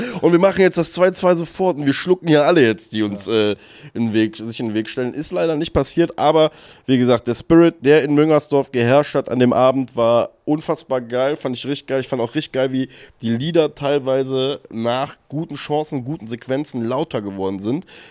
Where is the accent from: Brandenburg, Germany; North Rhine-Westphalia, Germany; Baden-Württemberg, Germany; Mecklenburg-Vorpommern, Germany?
North Rhine-Westphalia, Germany; Cologne; scheinbar sind wir Kölner, wir sind so Geselligkeitsmenschen